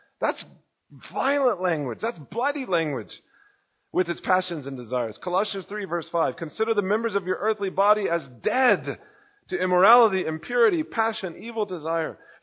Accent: Texas, United States; This is growing up in Texas.

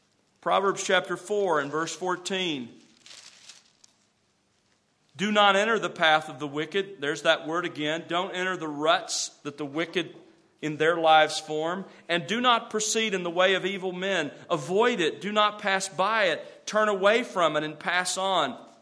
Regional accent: Alabama, United States; When I was growing up in South Alabama, where I grew up there on the Gulf of Mexico, our family owned an old World War II Jeep.

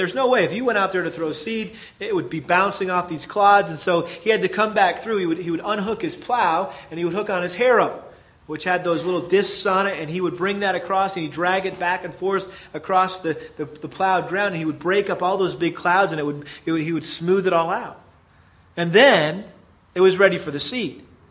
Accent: Massachusetts, United States; I grew up in Massachusetts, and we had a huge garden

